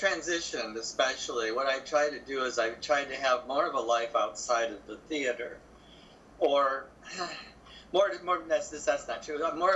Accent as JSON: {"language": "English", "region": "Michigan", "country": "United States", "said": "There's just a myth that Chicago has got these terrible winters, but I'm from Michigan as well"}